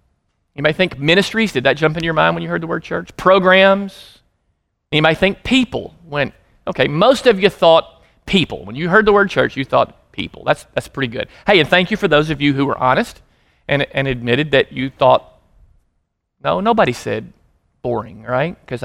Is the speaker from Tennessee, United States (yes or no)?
yes; Memphis, Tennessee, United States; Where are you from? What do you do? And we said, well, we're from Memphis. And for whatever reason, the reaction of people in Colorado when we told them we were from Memphis was, really?